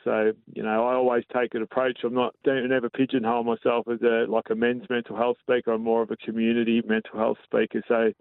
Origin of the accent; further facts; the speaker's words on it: Melbourne, Victoria, Australia; I was actually born and bred in Melbourne